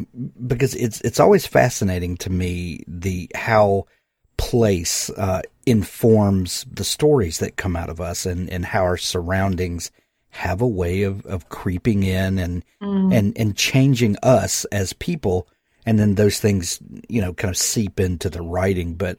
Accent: Mississippi, United States; I'm from Mississippi, which is a very green state.

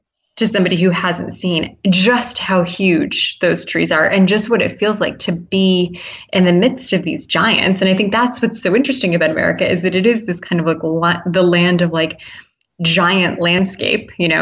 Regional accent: Massachusetts, United States; also born or lived in London; now in Maine, United States; I'm originally from Massachusetts, so we decided to move back to New England. So we're living in Maine now, which is quite a big change.

